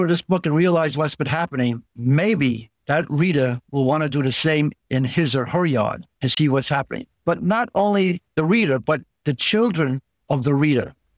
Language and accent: English; Long Island, New York, United States; accent: Long Island; Okay. I'm originally from Long Island. I still have my Long Island accent.